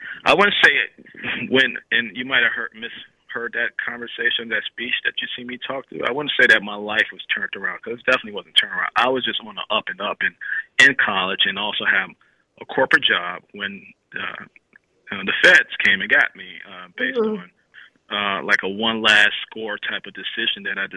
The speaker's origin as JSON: {"language": "English", "town": "Chicago", "region": "Illinois", "country": "United States", "tie": "born or raised there", "said": "I come from a humble background and beginnings. I grew up in Chicago"}